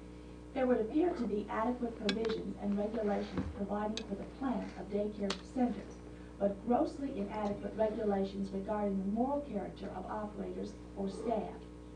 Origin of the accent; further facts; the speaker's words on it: Anchorage, Alaska, United States; I'm from Anchorage.